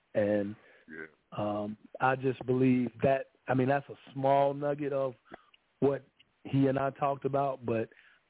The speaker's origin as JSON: {"language": "English", "town": "Birmingham", "region": "Alabama", "country": "United States"}